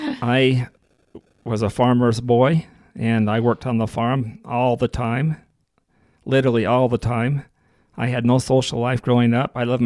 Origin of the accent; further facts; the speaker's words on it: Monticello, Utah, United States; I was born and raised in Monticello, Utah. I was the sixth child out of seven children that my parents had.